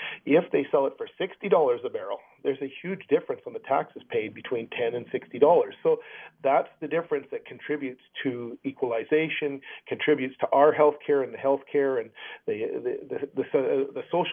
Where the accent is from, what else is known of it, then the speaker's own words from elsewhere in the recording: Saskatchewan, Canada; I was born and raised in Saskatchewan. I grew up with a sales tax in Saskatchewan.